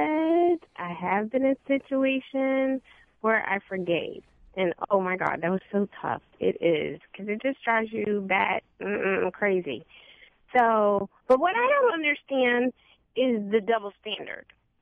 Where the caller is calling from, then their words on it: Upper Marlboro, Maryland, United States; I'm calling from Upper Marlboro.